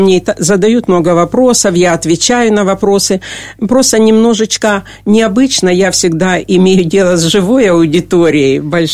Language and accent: Russian; Donetsk, Donetsk Oblast, Ukraine; я переселенка из Донецка